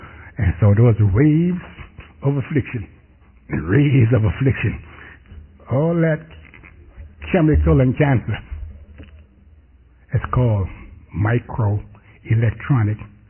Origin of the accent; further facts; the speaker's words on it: United States; born there; That didn't make sense to me because I was born in America and we have fish, fish, fish.